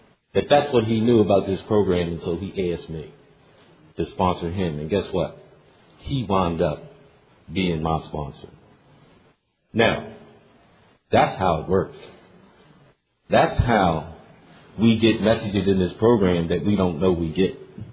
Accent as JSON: {"language": "English", "region": "Pennsylvania", "country": "United States", "said": "I'm from Pennsylvania."}